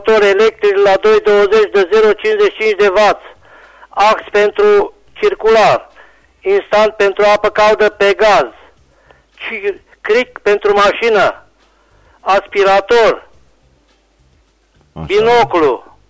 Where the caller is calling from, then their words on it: Reșița, Caraș-Severin, Romania; de la Reșița